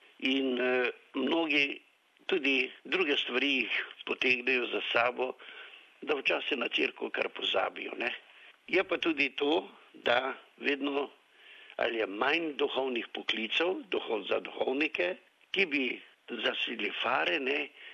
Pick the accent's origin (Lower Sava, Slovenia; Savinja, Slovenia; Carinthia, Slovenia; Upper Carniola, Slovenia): Lower Sava, Slovenia; Velika Dolina; doma sem iz Župnije Velika Dolina, to je tam, kjer smo čisto na meji s Hrvaško